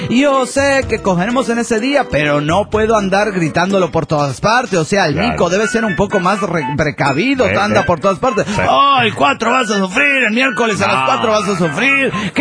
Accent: Mexico City, Mexico

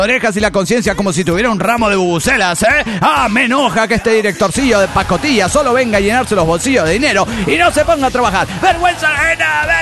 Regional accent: Los Cabos, Baja California Sur, Mexico; Porque hablo español. Estoy emputada, pero soy de Los Cabos.

